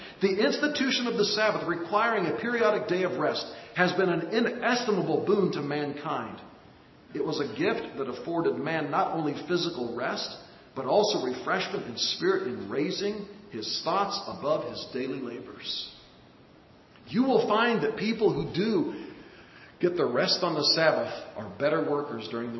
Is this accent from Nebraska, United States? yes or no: yes; Nebraska, United States; I always like to think that it was corn because I'm from Nebraska.